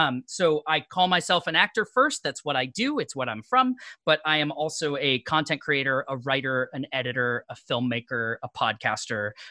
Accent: Maine, United States; I want to go to a big city. I'm from Maine. Like, I need to be in an urban environment.

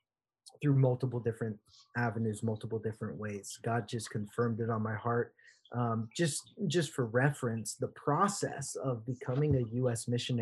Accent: Pittsburgh, Pennsylvania, United States; also born or lived in Los Angeles; So I was actually born in Los Angeles, raised in Pittsburgh, Pennsylvania. That's still my hometown.

